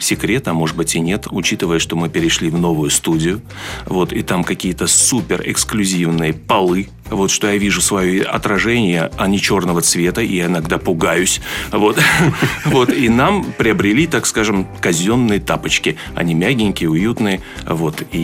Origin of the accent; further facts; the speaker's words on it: Uzbekistan; Я же уроженец другой республики, Узбекистан и так далее.